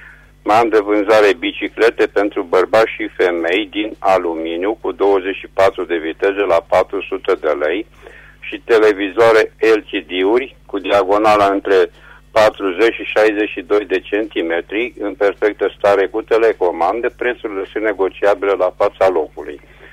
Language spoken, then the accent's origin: Romanian; Reșița, Caraș-Severin, Romania; sunt din Reșița